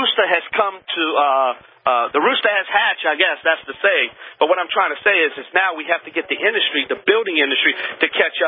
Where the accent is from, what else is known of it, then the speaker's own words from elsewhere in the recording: New Orleans, Louisiana, United States; The old Cajun contractor is on a field trip, that's right, in my hometown, the Big Easy, New Orleans, Louisiana.